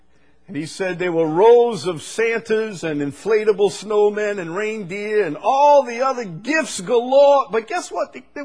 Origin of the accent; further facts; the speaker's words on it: United States; You know, for the most part, we are fat American affluent people.